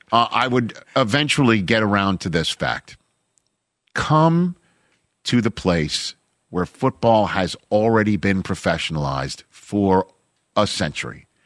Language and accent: English; Staten Island, New York, United States; I am from Staten Island.